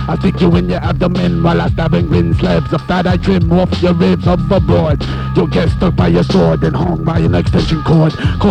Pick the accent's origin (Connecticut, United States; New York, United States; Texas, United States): New York, United States; Brooklyn; Please hit record. We're from Brooklyn.